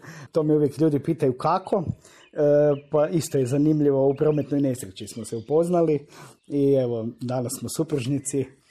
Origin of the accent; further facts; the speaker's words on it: Zagreb, City of Zagreb, Croatia; born there; ja sam rođen u Zagrebu, pokojni otac je iz Kosinja, Gornjeg, iz Mance Drage, pa smo tako mi manceti zato.